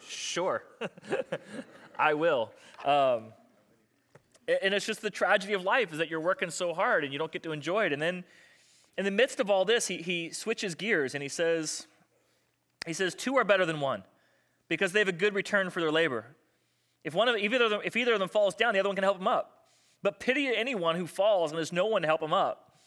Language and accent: English; Florida, United States; I grew up in South Florida.